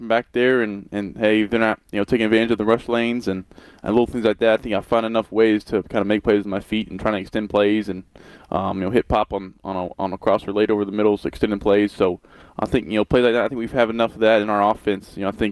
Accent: the South, United States; I grew up in the South, country music fan and barbecue fan

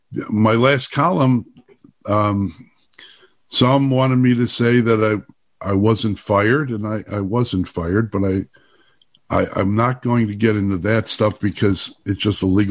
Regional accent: Chicago, Illinois, United States; I grew up in Chicago as a Democrat.

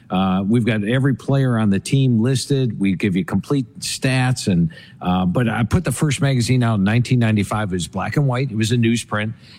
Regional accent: Ohio, United States; Well, I grew up in Ohio.

